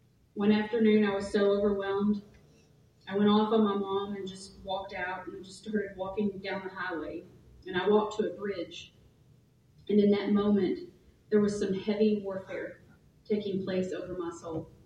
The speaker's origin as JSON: {"language": "English", "town": "Cedarville", "region": "Arkansas", "country": "United States", "tie": "born or raised there", "said": "I managed to talk the person I was with into heading up to my hometown, Cedarville."}